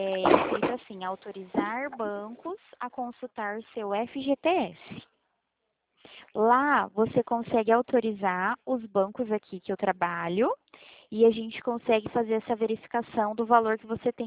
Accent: Presidente Prudente, São Paulo, Brazil

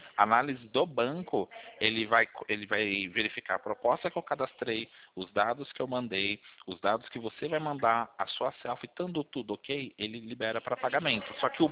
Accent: Sorocaba, São Paulo, Brazil; Eu sou de Sorocaba.

